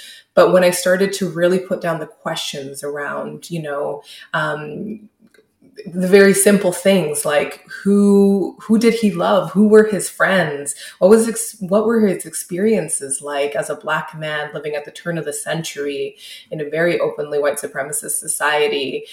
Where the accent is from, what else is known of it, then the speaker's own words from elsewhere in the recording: Edmonton, Alberta, Canada; now in Vancouver, Canada; living in Vancouver, but also being born and raised in Amiskwichi or in Edmonton